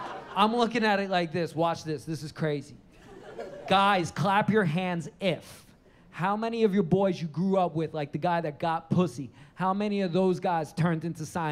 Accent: New York City, New York, United States; I grew up in New York City. New York has taught me everything I fucking know.

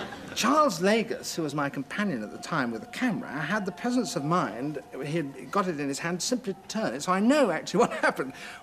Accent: United Kingdom; with me being very British about the whole thing

